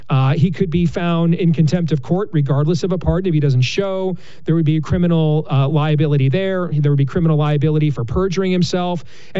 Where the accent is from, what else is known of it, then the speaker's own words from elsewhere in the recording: Iowa, United States; like my home state of Iowa